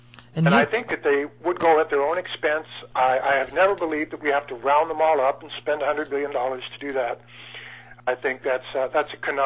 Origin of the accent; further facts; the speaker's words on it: California, United States; Well, I grew up down in Southern California, and many years ago, that really was ground zero for the visible part of the problem.